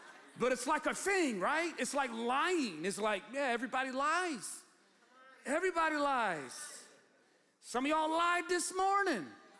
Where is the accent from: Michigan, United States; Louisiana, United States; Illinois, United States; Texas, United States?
Michigan, United States; Ecorse; I keep telling these horror stories growing up in Ecorse, but it was rough. I love Ecorse, by the way.